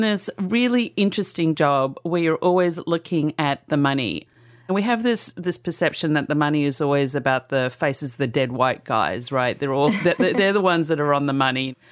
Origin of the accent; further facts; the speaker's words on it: Australia; I grew up in Australia, and I have to tell you, down under, there is a woman on every bill